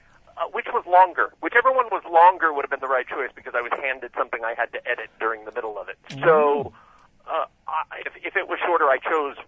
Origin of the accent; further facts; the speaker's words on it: United States; See, I I'm American. We're not taught geography.